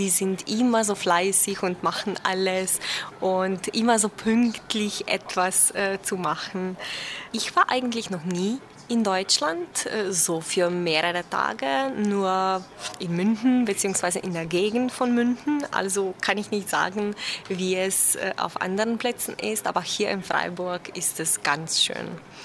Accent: Slovenia; German is a second language; Ich komme aus Slowenien. Ich bin 1981 geboren.

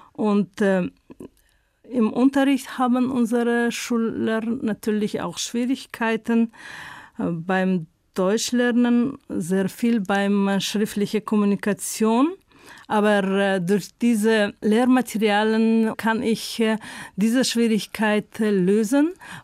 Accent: Dushanbe, Tajikistan; German is a second language; komme ich aus Tadschikistan, Hauptstadt Duschanbe. Bin ich 1963 geboren

